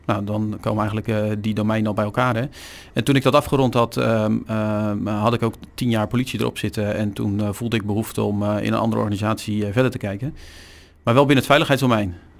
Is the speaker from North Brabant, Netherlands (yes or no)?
no; Krimpen aan den IJssel, South Holland, Netherlands; Ja, ik ben geboren en getogen in dit dorp, Krim van IJssel.